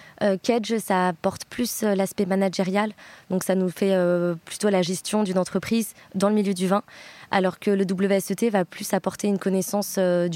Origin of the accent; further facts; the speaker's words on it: Bordeaux, Nouvelle-Aquitaine, France; je suis la fondatrice de Humble Wine. Je viens de Bordeaux. J'ai grandi à Bordeaux, j'ai étudié en Suisse, dans une école hôtelière. J'ai travaillé un peu en Allemagne en marketing digital. Et ensuite, je suis revenue me spécialiser dans le monde du vin à Bordeaux.